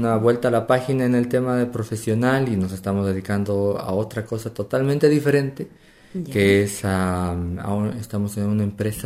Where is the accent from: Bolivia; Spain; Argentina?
Bolivia; Potosí; moved away as an adult; also born or lived in La Paz; now in Santiago, Chile; Nosotros venimos desde La Paz. Somos oriundos de Potosí, de Bolivia, de un departamento, ya, pero radicamos en La Paz.